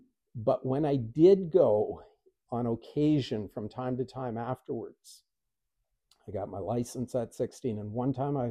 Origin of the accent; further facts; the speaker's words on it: Canada; I was born and raised in Canada. I'm not going to call myself Canadian because I have long since left that point of my life behind. But I am a believer living in the nation of Canada, the country of Canada.